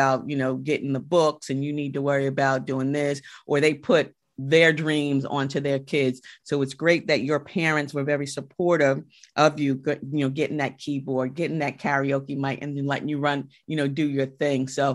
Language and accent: English; Mount Vernon, New York, United States; I'm from Mount Vernon, you know, money earning Mount Vernon